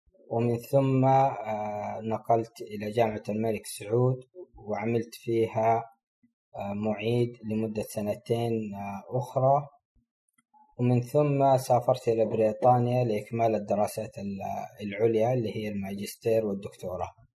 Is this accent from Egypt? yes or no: no; Saudi Arabia; كان الوحيد اللي كان متخصص عندنا في السعودية